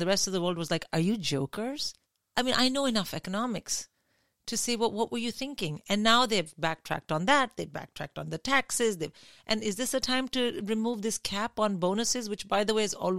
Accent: India; I grew up in India

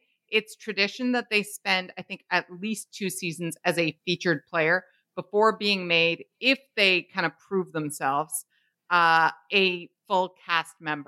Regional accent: Canada; We're Canadian, so I have to shout out Bonjour High.

